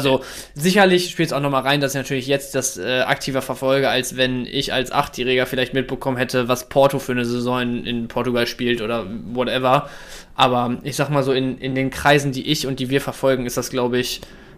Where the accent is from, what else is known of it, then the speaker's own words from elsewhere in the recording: Dortmund, North Rhine-Westphalia, Germany; als Dortmunder